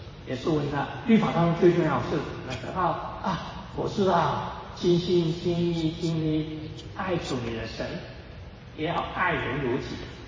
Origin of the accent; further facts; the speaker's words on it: China; 我们中国人就有这个问题，我们会把孩子留在北美洲